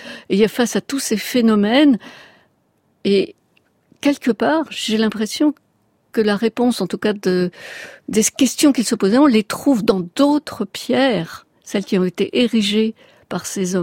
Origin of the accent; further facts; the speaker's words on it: Paris, Île-de-France, France; born there; je suis née à Paris et j'ai travaillé finalement beaucoup de temps à Paris.